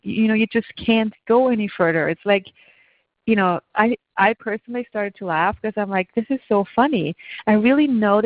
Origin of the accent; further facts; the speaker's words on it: Austria; I grew up in Austria, so I know how you know, the German-speaking countries can be like